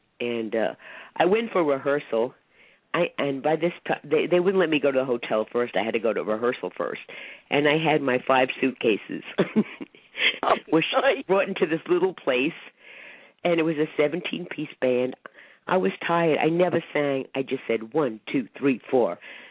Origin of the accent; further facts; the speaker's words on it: Manhattan, New York, United States; born there; also born or lived in Florida / Long Beach, New York; now in Sunnyside, United States; I lived in Manhattan. I was born in Manhattan.